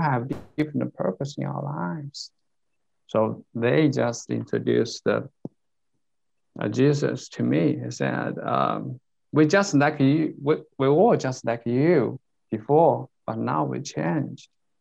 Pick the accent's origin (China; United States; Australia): China; English is a second language; but I was born in China when I was 10 or 15. There is no religion in our country, because at that moment when I was in the primary school, the teacher didn't tell me anything about the religions